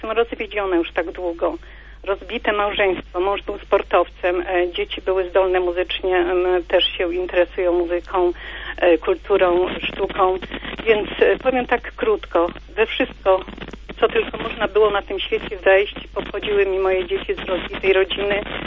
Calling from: Düsseldorf, North Rhine-Westphalia, Germany; Ja jestem z Düsseldorfu

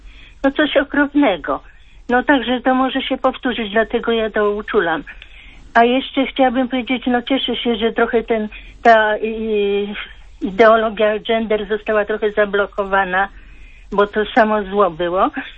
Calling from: Warsaw, Masovian Voivodeship, Poland; Mówi teraz ja z Warszawy.

